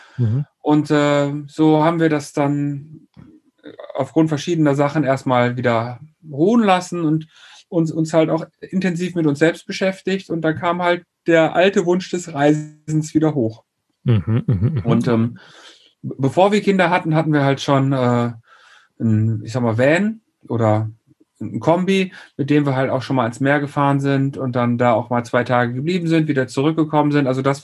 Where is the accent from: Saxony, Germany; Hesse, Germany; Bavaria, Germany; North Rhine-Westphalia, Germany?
North Rhine-Westphalia, Germany; Krefeld; Ich komme noch aus Krefeld